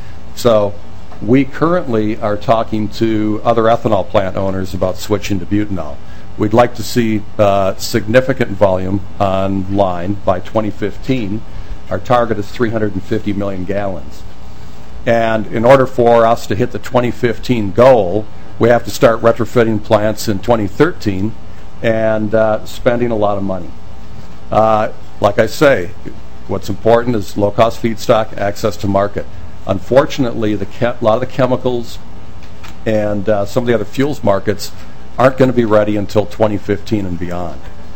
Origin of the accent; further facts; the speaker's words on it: Minnesota, United States; I'm also a Minnesotan, so I've spent 48 years here. I went to school here and worked for H.B. Fuller and Cargill.